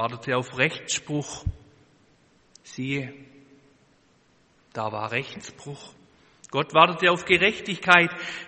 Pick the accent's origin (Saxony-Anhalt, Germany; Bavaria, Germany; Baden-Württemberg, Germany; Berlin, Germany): Baden-Württemberg, Germany; Tübingen; Ganz in der Nähe von Tübingen, wo ich aufgewachsen bin